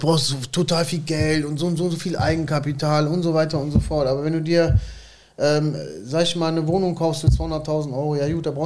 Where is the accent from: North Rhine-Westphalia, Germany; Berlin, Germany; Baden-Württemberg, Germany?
North Rhine-Westphalia, Germany; Solingen; Jetzt ist Solingen nicht wunderschön, aber ich hab Solingen wirklich vermisst.